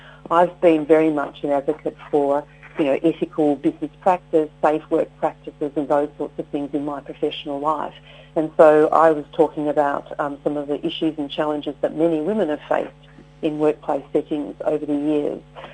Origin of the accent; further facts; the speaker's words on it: Geelong, Victoria, Australia; I'm born and bred in Geelong, and I left Geelong when I was 18 to go to university in Melbourne, where I went to Monash and did a science degree there. So that's quite some time ago. I've lived in Melbourne ever since. But yeah, I grew up in Geelong